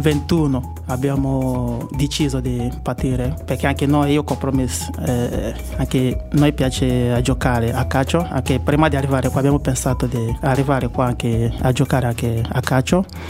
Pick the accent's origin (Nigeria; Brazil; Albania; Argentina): Nigeria; now in Italy; sono nigeriano, sono italiano anche, sono qua in Italia da un po', perché sono qua da diciamo 2 anni e 7 mesi